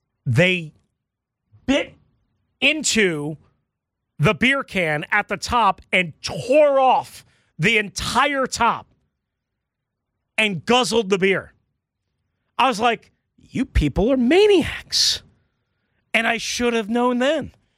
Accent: New York, United States; Growing up on Long Island, they were friends of my dad, my stepdad.

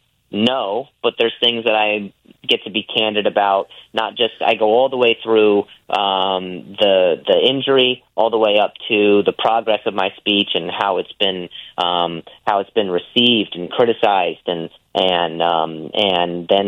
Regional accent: Midwest, United States; So Chicago is very special in that I love the Midwest. I'm from the Midwest.

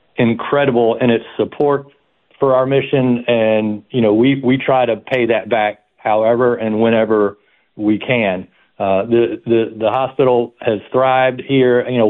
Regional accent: Memphis, Tennessee, United States; I grew up in Memphis and just kind of started, went into college thinking it might be a good place to work.

